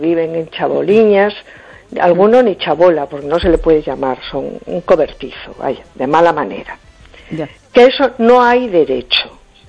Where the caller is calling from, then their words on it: A Coruña, Galicia, Spain; de Coruña.